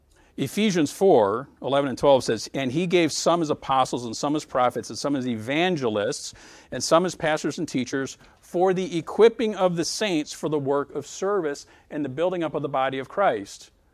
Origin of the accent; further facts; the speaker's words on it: Michigan, United States; And these guys are all from Boston. Most of them are from Boston. And I'm from Michigan.